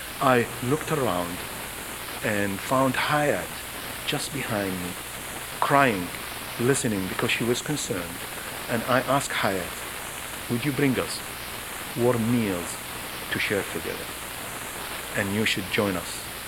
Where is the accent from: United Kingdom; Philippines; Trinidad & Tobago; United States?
United States; St. Louis Park, Minnesota; By the way, we are Jewish from St. Louis Park.